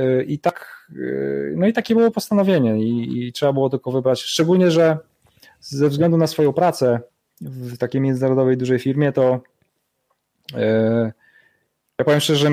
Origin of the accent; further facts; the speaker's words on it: Pomeranian Voivodeship, Poland; ja jestem z północy, z Trójmiasta i tutaj się nigdy nic takiego nie działo